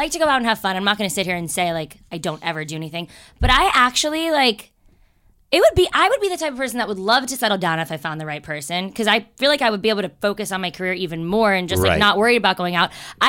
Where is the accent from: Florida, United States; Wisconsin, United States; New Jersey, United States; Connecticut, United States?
Florida, United States; also born or lived in New York; So, I'm 27 years old. Back in South Florida, where I was born in New York, raised in, you know, in South Florida and here.